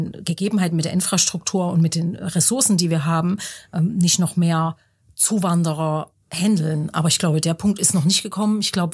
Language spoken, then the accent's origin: German; Leipzig, Saxony, Germany; born there; ich bin 52 Jahre alt, gleich fast 53. Ich bin in Leipzig geboren, bin nach der Wende aus Leipzig weggegangen, war viele Jahre in anderen Regionen Deutschlands und der Welt und bin jetzt aber seit über 20 Jahren oder knapp 20 Jahren wieder in Leipzig